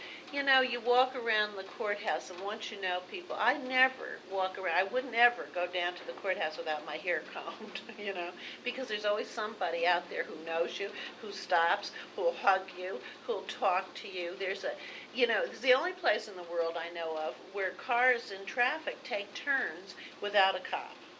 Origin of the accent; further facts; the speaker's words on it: Pittsburgh, Pennsylvania, United States; Politically, sure, because when we were growing up in Pittsburgh, young people in Pittsburgh